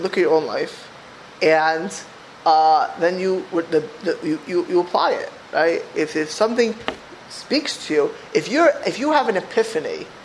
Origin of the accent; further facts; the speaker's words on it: California, United States; This is just I'm from the Bay Area.